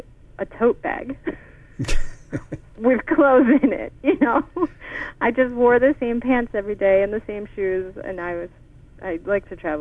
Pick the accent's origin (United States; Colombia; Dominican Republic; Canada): United States; Delaware; I grew up in Delaware, and we would go to Philadelphia all the time because there's not that much to do in Delaware.